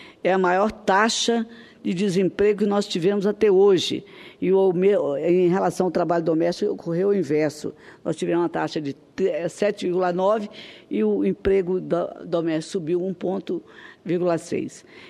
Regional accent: Brazil; refletir sobre a situação atual como brasileira que sou.

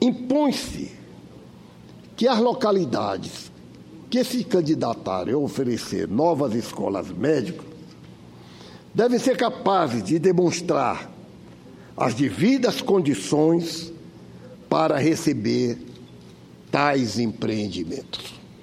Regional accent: Bacabal, Maranhão, Brazil; Bacabal, minha terra natal, minha querida terra, tem mais de 110 mil habitantes.

